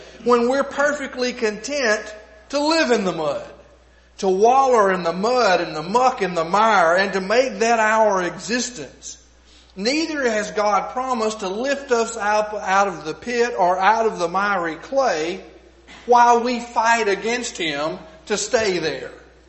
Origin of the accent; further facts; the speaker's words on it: Texas, United States; Where I grew up in East Texas was red clay.